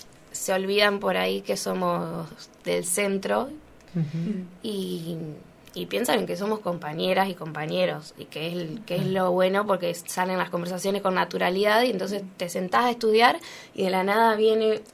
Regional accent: Tres Algarrobos, Buenos Aires Province, Argentina; Tres Algarrobos, provincia de Buenos Aires.

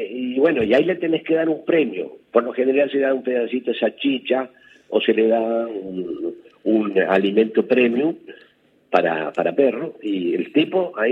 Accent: Bahía Blanca, Buenos Aires Province, Argentina; also born or lived in Chile; Yo nací en Chile. Mi padre era pastor evangélico y se vino a Bahía Blanca en el año 50 y algo. Ajá. 58. Y bueno, yo hice toda mi primaria en Bahía Blanca

